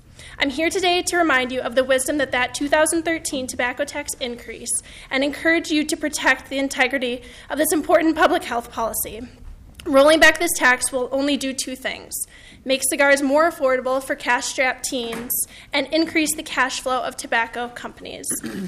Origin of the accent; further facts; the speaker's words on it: Andover, Minnesota, United States; now in Minneapolis, United States; I'm originally from Andover, Minnesota, and currently reside in Minneapolis.